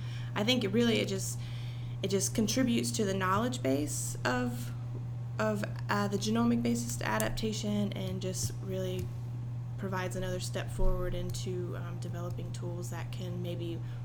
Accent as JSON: {"language": "English", "region": "Georgia", "country": "United States", "said": "I'm actually from Georgia, lived here about 20 years, and then moved to North Carolina with the military"}